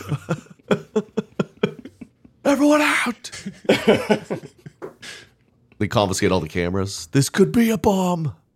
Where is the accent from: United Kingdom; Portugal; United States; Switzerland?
United States; Oklahoma; it was my hometown show, and I always grew up near that theater.